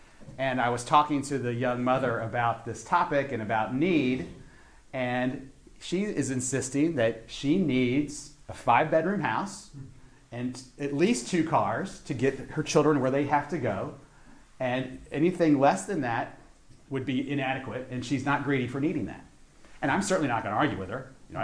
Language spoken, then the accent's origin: English; Louisville, Kentucky, United States; And I was in Louisville, Kentucky, my hometown, over Easter